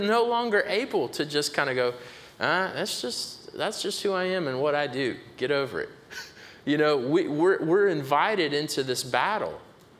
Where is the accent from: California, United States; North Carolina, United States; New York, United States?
North Carolina, United States; I grew up in North Carolina. I hadn't heard of South Weldon.